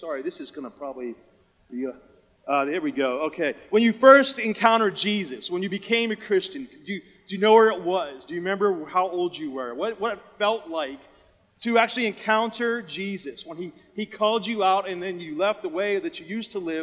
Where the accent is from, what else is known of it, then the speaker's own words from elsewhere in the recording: Beaver Falls, Pennsylvania, United States; I grew up in Beaver Falls, but this church camp was just on the other side of the Ohio border.